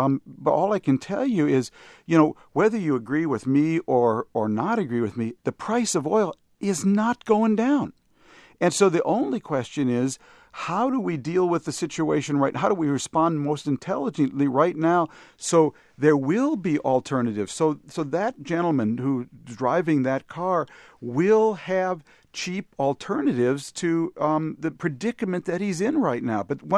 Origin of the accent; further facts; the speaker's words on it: Minneapolis, Minnesota, United States; I'm from Minneapolis, Minnesota, and I know there is a Minneapolis, Kansas.